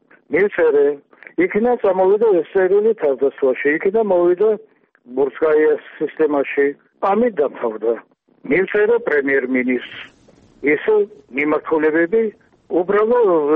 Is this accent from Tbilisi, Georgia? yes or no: yes; Tbilisi, Georgia; born there; მაგრამ მე ხომ თბილისში დავიბადე ეგას.